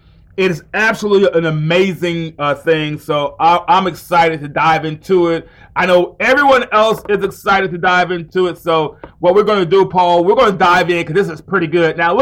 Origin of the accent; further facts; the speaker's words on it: Alabama, United States; 5,700 are right here in my home state of Alabama. That's right, right here in Alabama.